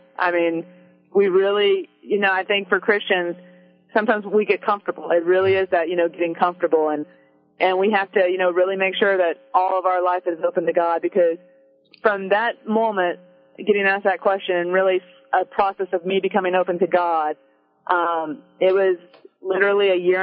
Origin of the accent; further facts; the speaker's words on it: Fort Worth, Texas, United States; because where I grew up at in the Fort Worth Diocese, we never saw sisters. We never saw nuns.